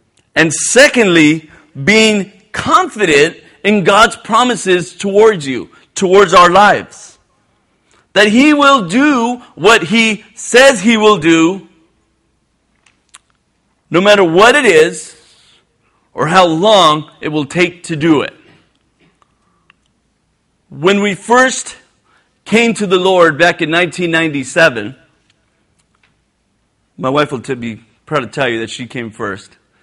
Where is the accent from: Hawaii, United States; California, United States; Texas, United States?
California, United States; Bellflower; but from where we're at, and we're from Bellflower, but from Baldwin Park, from Bellflower, is about a 30-minute drive with traffic.